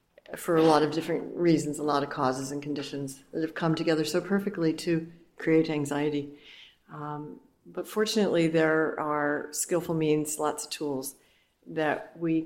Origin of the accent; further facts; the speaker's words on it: New York, United States; moved away as an adult; But I'm from New York originally. I moved to California. I jumped the ship 6 years ago. I live in Northern California